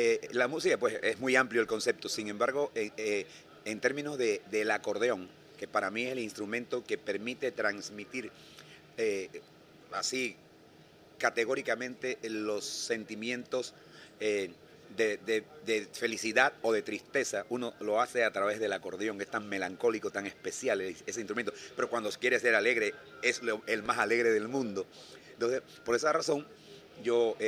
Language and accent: Spanish; Panama; compatriotas que nos honran pues siendo panameños